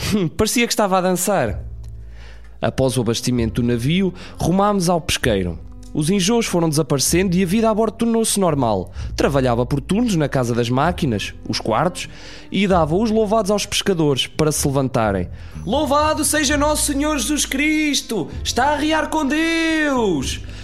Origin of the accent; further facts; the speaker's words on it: Gafanha da Nazaré, Centro, Portugal; also born or lived in Fafe; now in Canada; Nasci em Faf e vim para a Gafanha da Nazaré com apenas 4 anos, pelo que me considero um gafanhão. Vivo atualmente com a minha esposa no Canadá.